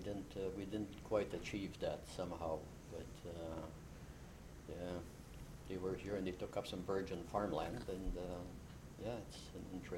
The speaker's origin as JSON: {"language": "English", "town": "St. Joseph", "region": "Manitoba", "country": "Canada", "said": "So I'm from the St. Joseph District, which happens to be in the rural municipality of Montcalm, considered to be part of the Red River Valley."}